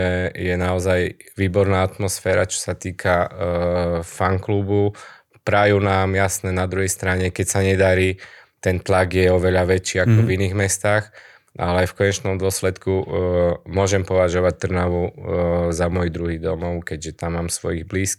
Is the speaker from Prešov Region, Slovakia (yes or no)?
yes; Prešov, Prešov Region, Slovakia; som Prešovčan, ale vyrástol som futbalovo v Prešove, vyrástol som ako tréner, keďže som 13 alebo 14 rokov pôsobil v akadémii Tatrana Prešov